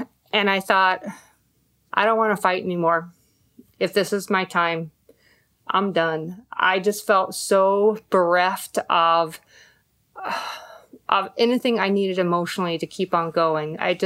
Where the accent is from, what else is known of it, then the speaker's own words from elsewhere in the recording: California, United States; now in Indiana, United States; We moved to Indiana from California, and California is the land of great little sandwich shops.